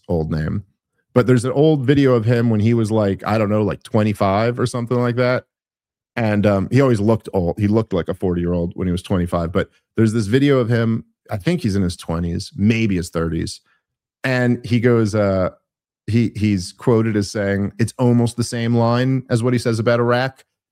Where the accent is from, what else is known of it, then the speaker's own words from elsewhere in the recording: United States; But my country, like I grew up in America in the 1980s, and that country doesn't fucking exist anymore.